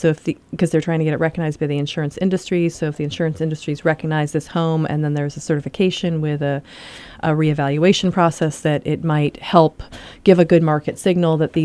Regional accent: California, United States; I grew up in California.

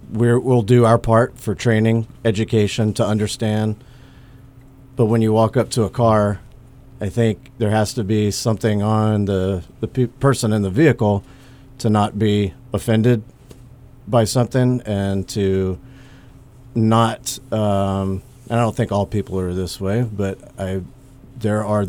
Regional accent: Louisiana, United States; Now, I grew up in Louisiana

